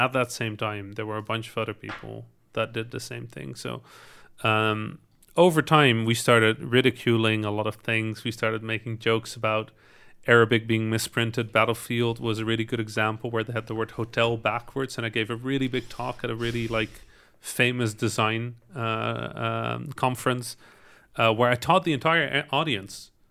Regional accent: Netherlands; when I was growing up in the Netherlands

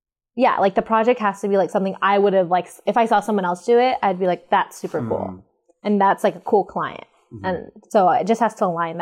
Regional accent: Carson, California, United States; Even though, like, I think because I am Filipino and I grew up, like all of my friends are from Carson.

